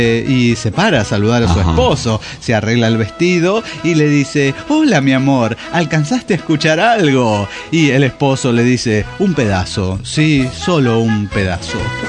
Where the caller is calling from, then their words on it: Nezahualcóyotl, State of Mexico, Mexico; de Nezahualcóyotl, México.